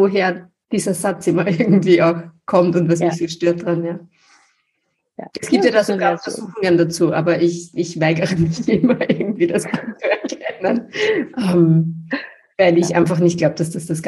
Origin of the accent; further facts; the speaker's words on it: Austria; Weil Deutsche zum Teil die Scherze, die ich mache als Österreicherin, gar nicht verstehen